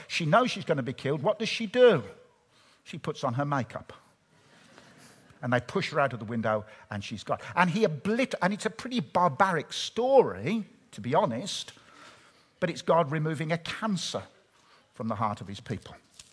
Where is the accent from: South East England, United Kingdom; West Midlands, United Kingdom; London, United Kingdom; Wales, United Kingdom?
West Midlands, United Kingdom; Birmingham; but I grew up in Birmingham.